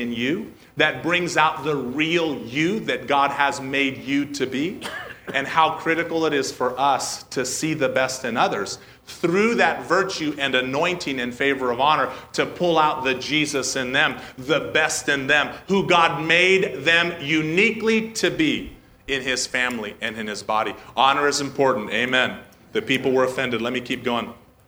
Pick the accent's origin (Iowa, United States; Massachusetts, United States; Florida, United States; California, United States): California, United States; I'm an American. See, I'm from the Central Valley, and there's a bunch of cowboys down there.